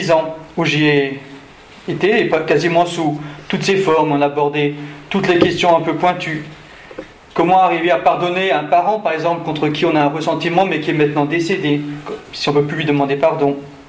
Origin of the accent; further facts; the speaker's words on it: Hautefeuille, Île-de-France, France; je viens de Seine-et-Marne, de Hautefeuille